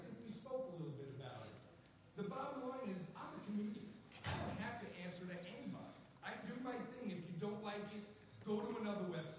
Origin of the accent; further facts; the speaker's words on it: New York, United States; I'm from New York. I know plenty of black folk my whole life.